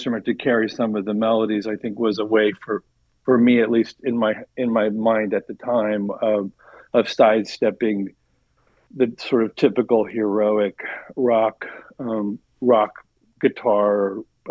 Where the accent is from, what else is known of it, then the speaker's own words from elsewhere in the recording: Sacramento, California, United States; growing up in the Sacramento, sort of Northern California region